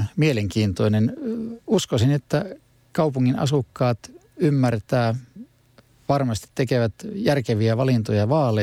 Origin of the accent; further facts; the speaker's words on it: South Karelia, Finland; now in Helsinki, Finland; omasta entiseltä kotiseudultani Etelä-Karjalasta on tänne muuttanut erittäin paljon ihmisiä